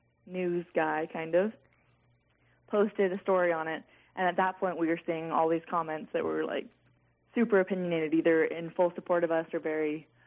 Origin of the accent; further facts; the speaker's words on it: Mendocino, California, United States; I guess it was just after being growing up in Mendocino, we don't have as much exposure to racism and the protests as we would if we grew up in a big city.